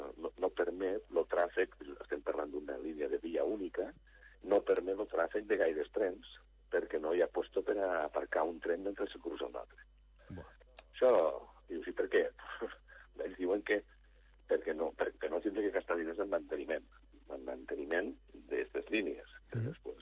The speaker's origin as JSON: {"language": "Catalan", "town": "Móra la Nova", "region": "Catalonia", "country": "Spain", "said": "Jo soc de Mola Nova, és a dir, que a Mola Nova, als anys 50-60, hi havia un taller de trens"}